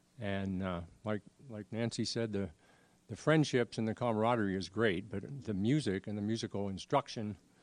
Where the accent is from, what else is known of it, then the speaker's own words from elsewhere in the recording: Calgary, Alberta, Canada; and I also reside in Canada. I'm from Calgary, Alberta.